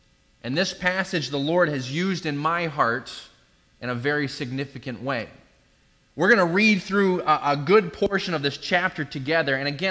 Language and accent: English; New England, United States; See, I grew up in New England, and so I'm a Patriots fan.